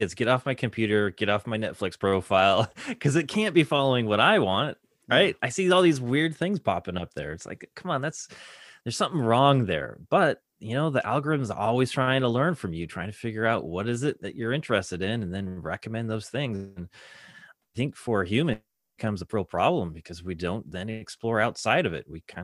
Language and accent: English; Pacific Northwest, United States; Well, I'm from the Northwest. We don't have alligators.